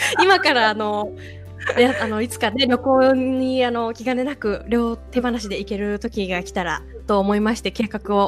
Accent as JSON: {"language": "Japanese", "region": "Kanto", "country": "Japan", "tie": "born or raised there", "moved": "as an adult", "lives_now": "Fukuoka, Japan", "said": "福岡移住してからずっと私自身関東で生まれ育って、初めての一人暮らしに初めての九州の暮らしっていう感じで"}